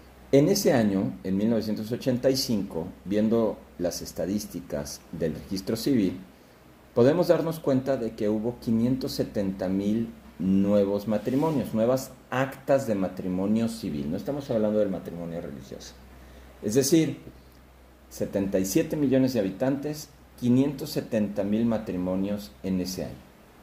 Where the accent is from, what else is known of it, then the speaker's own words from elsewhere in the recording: Mexico; O sea, somos más mexicanos, pero muchos menos nos casamos.